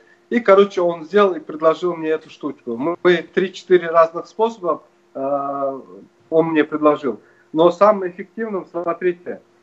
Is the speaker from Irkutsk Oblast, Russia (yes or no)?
no; Krasnoyarsk, Krasnoyarsk Krai, Russia; я из Красноярска. Вот. Мне 27 лет.